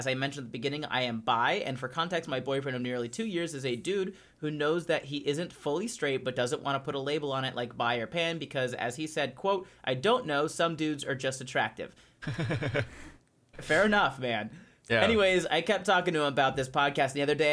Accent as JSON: {"language": "English", "country": "Canada", "said": "As a fan of you all, and as a Canadian, I was wondering if any of you would ever come up to the True North and do some shows in Canada."}